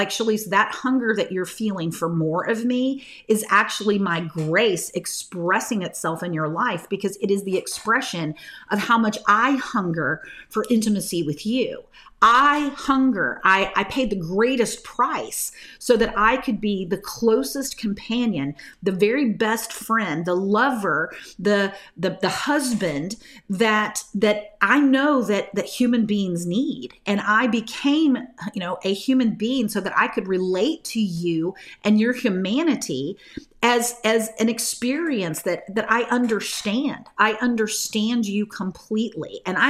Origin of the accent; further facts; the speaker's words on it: Bible Belt, United States; I grew up in the Bible Belt, and I had a lot of judgment about faith healers and all these things.